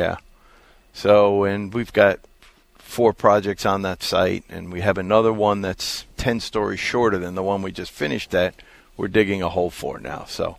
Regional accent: Tenafly, New Jersey, United States; New Jersey.

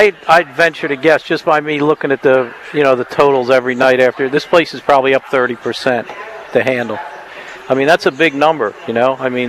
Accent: New Jersey, United States; No, I'm from North Jersey.

